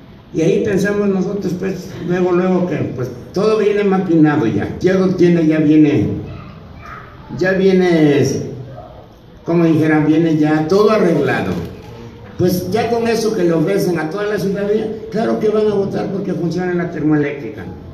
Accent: Moyotepec, Morelos, Mexico; van a llegar a mi pueblo, Moyotepec

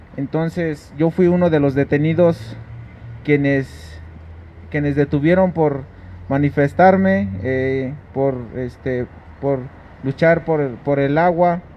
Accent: Santiago, Mexico; somos originarios de Santiago y pues fuimos allá a defender el agua, que es ahí donde nacimos, donde nosotros crecimos, es nuestra tierra, de donde somos originarios

